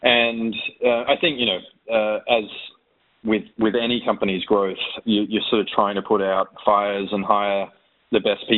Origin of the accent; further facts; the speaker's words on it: Australia; accent: Australian; I'm going to have to overcorrect and harden up my Australian accent.